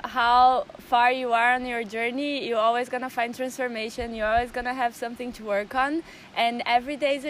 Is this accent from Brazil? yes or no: yes; Brazil; now in Berlin, Germany; I'm 29 years old and I live currently in Berlin. I'm from Brazil.